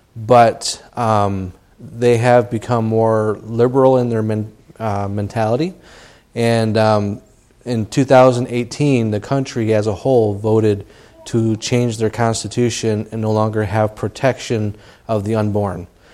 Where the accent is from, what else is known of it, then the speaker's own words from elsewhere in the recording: United States; accent: American; now in Ireland; as you noticed, I don't have a thick Irish brogue, for some reason, Lord kept me to have my American accent. And so whenever I start talking to anybody, immediately they know I'm an American.